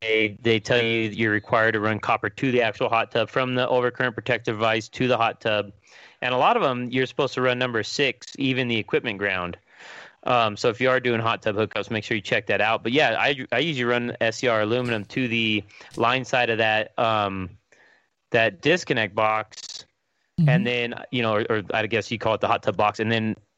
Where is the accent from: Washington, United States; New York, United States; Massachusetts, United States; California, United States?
Washington, United States; I'm actually from Washington State. That's why I still rock the Seahawks and support my local team up there in Washington.